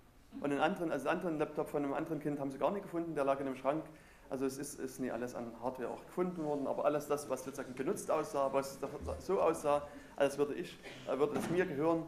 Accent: Thuringia, Germany; also ich komme aus Thüringen

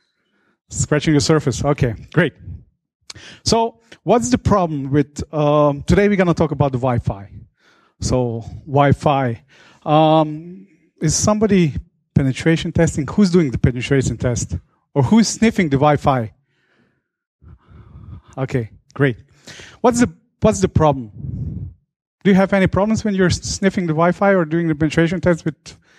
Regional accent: Slovenia; English is a second language; I come from Slovenia

